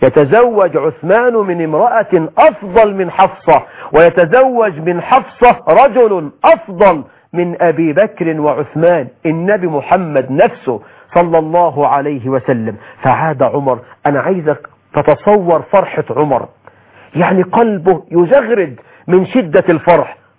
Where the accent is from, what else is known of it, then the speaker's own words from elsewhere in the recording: Egypt; يقولك في الأمثال عندنا في مصر اخطب لبنتك، بيقولوها كده اخطب لبنتك ولا تخطبش لابنك.